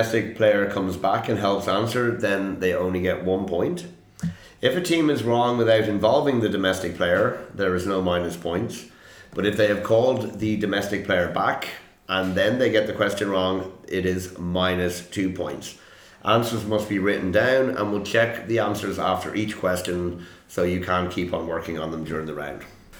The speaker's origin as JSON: {"language": "English", "country": "Ireland", "said": "as an Irish person"}